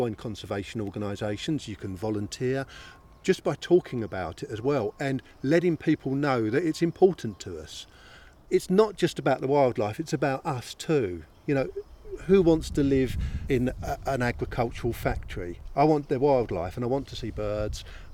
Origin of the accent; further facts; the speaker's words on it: London, United Kingdom; As a Londoner